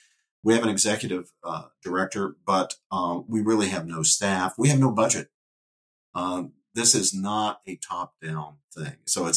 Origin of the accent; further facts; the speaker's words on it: West Virginia, United States; now in New Jersey, United States; They're in Kentucky or my home state of West Virginia or my current state of New Jersey, doesn't matter where.